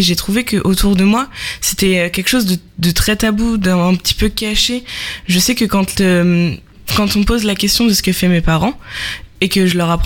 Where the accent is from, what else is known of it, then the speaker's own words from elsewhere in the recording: Le Havre, Normandy, France; j'ai 19 ans. Je viens du Havre, donc j'habite en centre-ville. Actuellement, je suis étudiante en deuxième année de chimie à la fac du Havre.